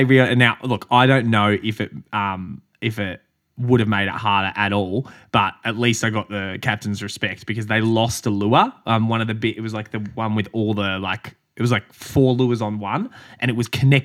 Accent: Australia; see, I'm a Aussie bloke. I'm trying.

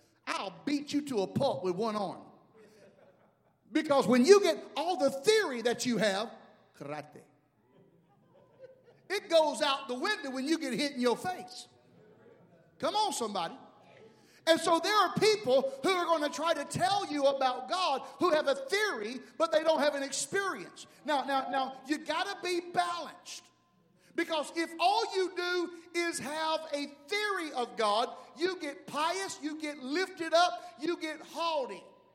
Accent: Kushla, Alabama, United States; And I told him, "I'm from Kushla, and I know crazy."

